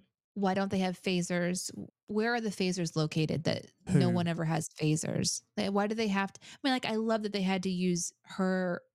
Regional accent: United States; I'm an American. We have guns on our hips.

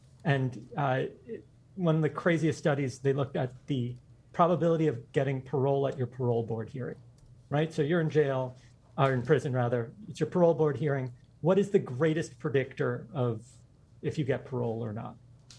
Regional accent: New York, United States; So I grew up in New York.

